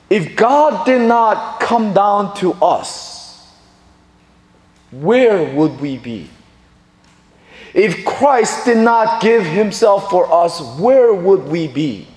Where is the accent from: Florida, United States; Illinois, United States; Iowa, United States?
Illinois, United States; Chicago; I told him I was from Chicago